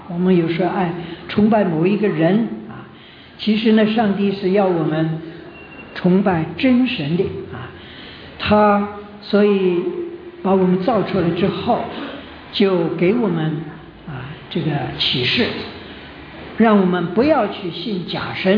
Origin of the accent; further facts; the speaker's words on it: Shanghai, China; accent: Shanghainese; 我们上海话叫蚯蚓啊，蚯蚓，北方话叫蚯蚓啊